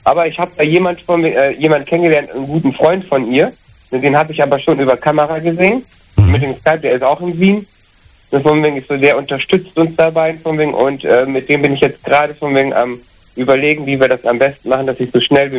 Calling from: Bergisch Gladbach, North Rhine-Westphalia, Germany; Ich komme aus Bergisch Gladbach.

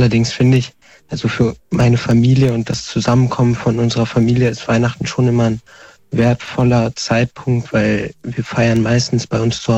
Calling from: Düsseldorf, North Rhine-Westphalia, Germany; Tatsächlich NRW. Ich komme aus der Landeshauptstadt in Düsseldorf.

